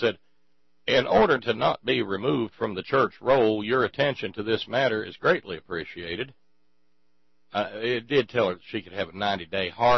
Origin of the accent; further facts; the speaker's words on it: Alabama, United States; The church that was never a little one, the church that I grew up in down in Alabama, it has a bowling alley now.